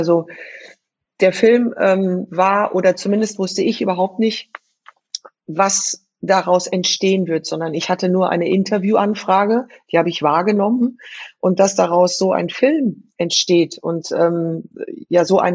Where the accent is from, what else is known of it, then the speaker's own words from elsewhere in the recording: Frankfurt, Hesse, Germany; Ich bin in Bonames groß geworden